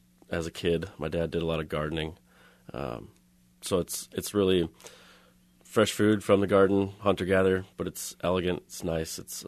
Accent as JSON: {"language": "English", "region": "Minnesota", "country": "United States", "said": "I'm originally from Minnesota."}